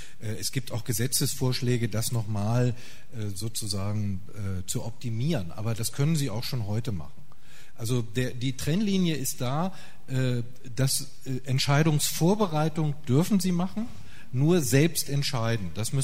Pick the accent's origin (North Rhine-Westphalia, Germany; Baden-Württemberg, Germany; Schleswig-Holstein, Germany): North Rhine-Westphalia, Germany; ich komme ja aus dem Ruhrgebiet